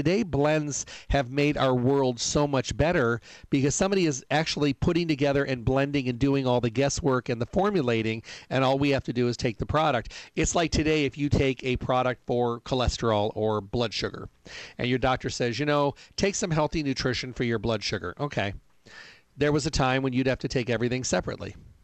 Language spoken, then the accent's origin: English; Midwest, United States; we were raised in the Midwest with gardens and greens